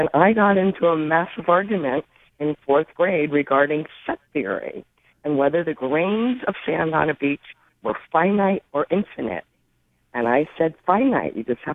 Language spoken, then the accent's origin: English; Cundy's Harbor, Maine, United States; I grew up in Cundy's Harbor.